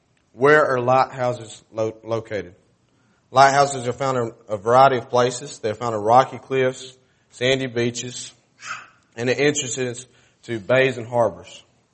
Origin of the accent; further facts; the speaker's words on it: Elkmont, Alabama, United States; I've never been high tech. I mean, I'm from Elkmont.